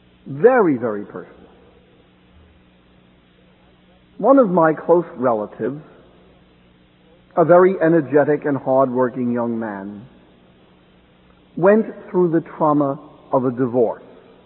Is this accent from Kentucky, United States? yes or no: no; Jersey City, New Jersey, United States; You know, we're all from Jersey City